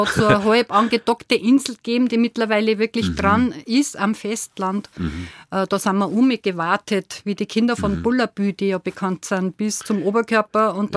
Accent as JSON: {"language": "German", "town": "Obernberg am Inn", "region": "Upper Austria", "country": "Austria", "tie": "born or raised there", "also_born_or_lived": "Reichersberg", "said": "Geboren bin in Reichersberg am Inn und aufgewachsen bin in Obernberg am Inn."}